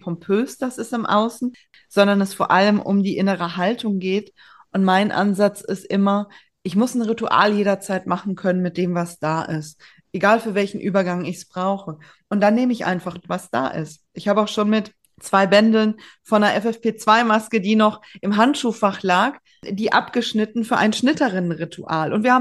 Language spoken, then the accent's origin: German; North Rhine-Westphalia, Germany; born there; Ich bin ja gebürtige Rheinländerin aus der Kölner Region.